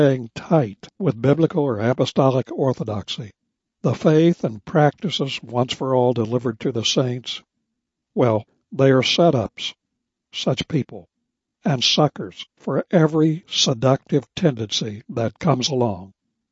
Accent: West Virginia, United States; I was born and raised in Union Country. My territory back in West Virginia when I was growing up was Redneck United Mine Workers.

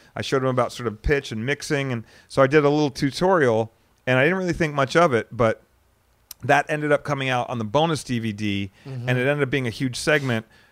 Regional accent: Arizona, United States; look, dude, you're from Arizona, I'm from Arizona, and we kind of knew a lot of the same people

